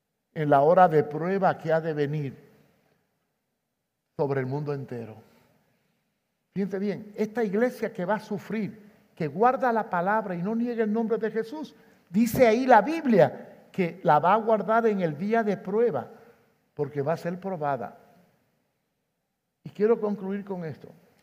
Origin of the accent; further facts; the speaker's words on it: Cuba; Yo soy cubano.